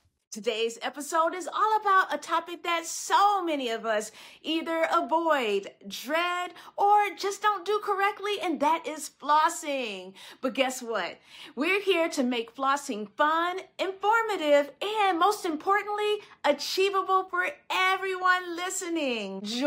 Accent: Michigan, United States; now in New York City, United States; It's a little cold in New York City, but you know what? I love the cold. I grew up in Michigan, so I'm used to it.

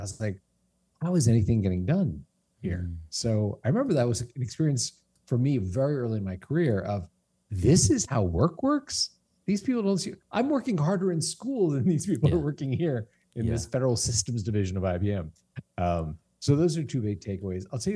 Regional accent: Virginia, United States; When I was in DC, I grew up in Northern Virginia.

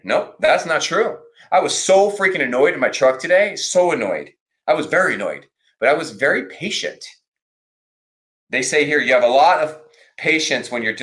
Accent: San Diego, California, United States; I grew up in San Diego and I know that surfers have at least 41 words for a wave.

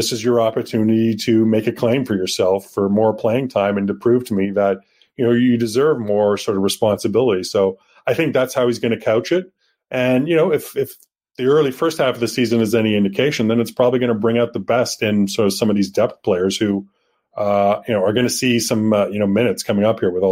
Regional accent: England, United Kingdom; I gave him some stick about that, right, as an Englishman coaching, being assistant on the Scottish national team.

